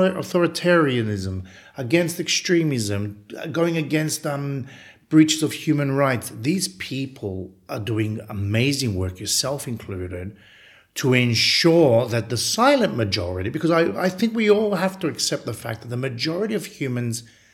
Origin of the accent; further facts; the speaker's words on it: Varosha, Famagusta District, Cyprus; oh, Turkish Cypriots support this exploitation of my hometown.